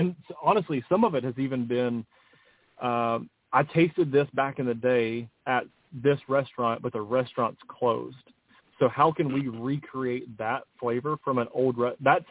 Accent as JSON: {"language": "English", "region": "the South", "country": "United States", "tie": "born or raised there", "said": "it fits how I think how we were raised in the South. Like, it's you know, your neighbors help so much growing up, small town stuff."}